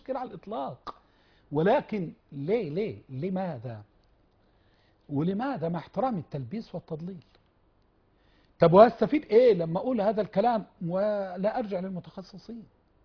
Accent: Egypt; accent: Egyptian

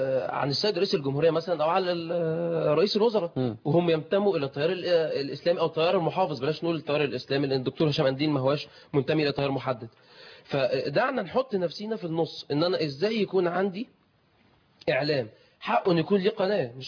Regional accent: Alexandria, Alexandria Governorate, Egypt; كان عندنا في اسكندريه

